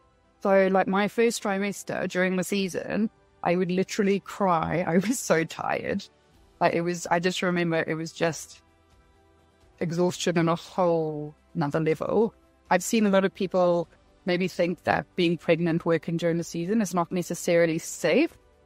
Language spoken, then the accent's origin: English; Zimbabwe; I'm from Zimbabwe.